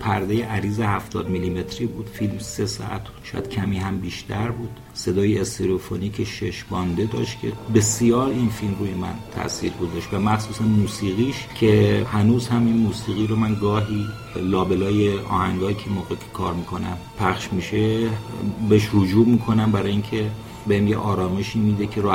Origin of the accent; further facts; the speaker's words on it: Tehran, Tehran Province, Iran; born there; در محله باغ سبا